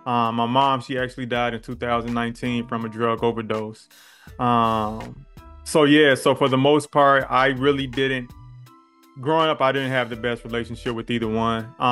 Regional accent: Bellwood, Illinois, United States; I grew up in Bellwood, Illinois, which is pretty much about 20 minutes away from the west side of Chicago.

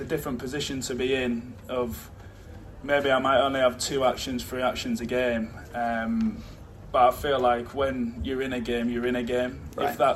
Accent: Bridlington, Yorkshire and the Humber, United Kingdom; Obviously, I'm from Brid. I know about York.

